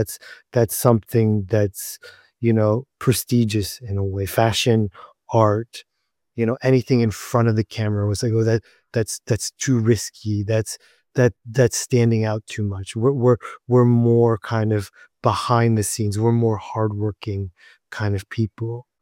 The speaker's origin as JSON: {"language": "English", "country": "United States", "tie": "born or raised there", "said": "I feel growing up in America in the 80s, there was definitely hierarchies, right?"}